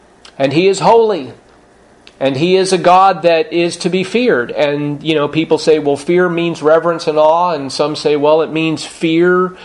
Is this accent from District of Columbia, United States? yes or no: no; California, United States; I grew up in Southern California.